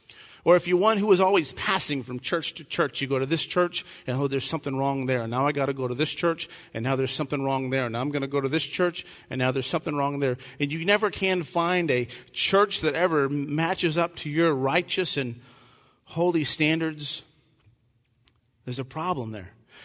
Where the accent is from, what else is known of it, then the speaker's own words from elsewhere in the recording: Texas, United States; You're Texans. I'm a Texan.